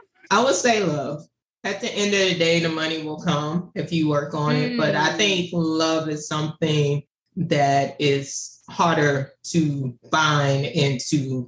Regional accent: Louisiana, United States; moved away as an adult; also born or lived in Dallas; now in Maryland, United States; So, as you said … born and raised in Louisiana, small town in Louisiana. Went to college in Dallas, moved to the DMV area like 20 years ago, and currently live in Maryland.

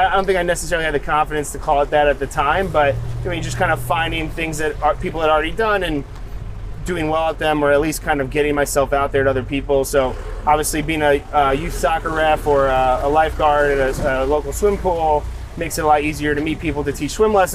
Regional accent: Oradell, New Jersey, United States; born there; I was born in New Jersey in like Bergen County, so not too...

